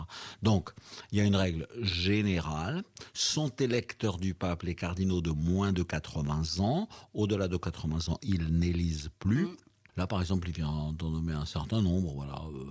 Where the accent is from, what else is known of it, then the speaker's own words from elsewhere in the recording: Morocco; born there; D'abord, je suis né au Maroc.